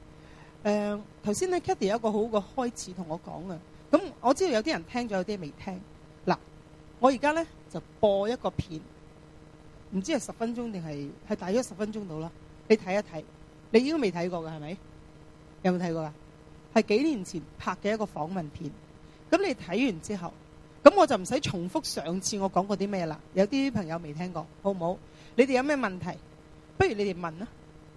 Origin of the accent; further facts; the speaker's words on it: China; 我意思係話我哋中國人係有一啲嘅文化喺教授仔嗰度咧